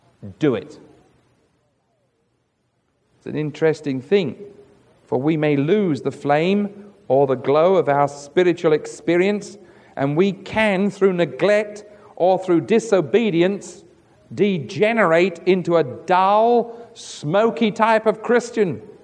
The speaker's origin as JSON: {"language": "English", "region": "London", "country": "United Kingdom", "said": "I was English. I'm from London."}